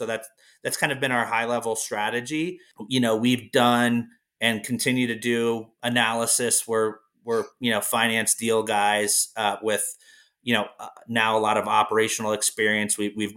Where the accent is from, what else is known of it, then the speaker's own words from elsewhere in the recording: Ohio, United States; now in Colorado, United States; We're both originally from Ohio in the early 2000s.